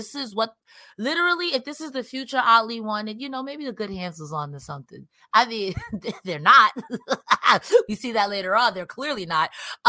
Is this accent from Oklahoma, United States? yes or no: no; Bronx, New York, United States; I'm a girl from the Bronx.